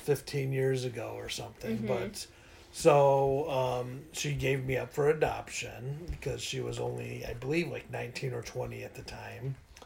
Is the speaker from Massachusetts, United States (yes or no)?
no; Livonia, Michigan, United States; So we grew up in Livonia.